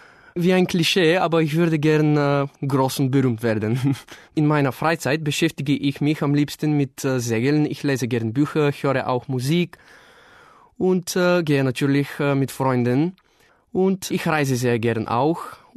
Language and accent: German; Varna, Varna Province, Bulgaria; German is a second language; Ich bin aus Bulgarien. Meine Stadt heißt Varna. Ich wurde im Jahre 1992 geboren. Ich lerne Deutsch.